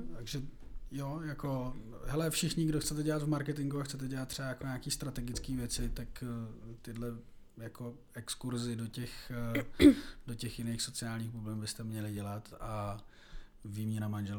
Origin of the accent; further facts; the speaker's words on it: Brno, South Moravian Region, Czechia; born there; já jsem rozený Brňák, ale neberu si